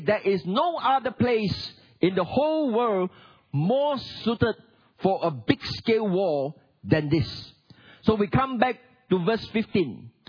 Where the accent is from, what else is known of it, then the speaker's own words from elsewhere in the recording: Singapore; Now, I come from Singapore. That is about the size of Singapore.